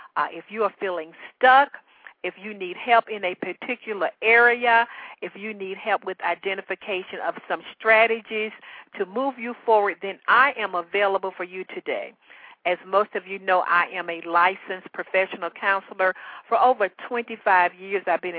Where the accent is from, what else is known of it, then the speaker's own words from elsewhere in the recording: Chattanooga, Tennessee, United States; born there; I was born in Chattanooga, Tennessee, the only girl to my parents.